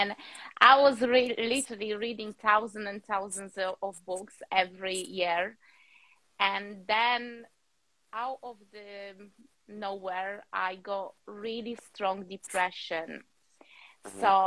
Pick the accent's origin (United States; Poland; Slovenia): Poland; now in England, United Kingdom; I'm Polish. I was born in Poland. And I'm living in England in a beautiful coast by the sea.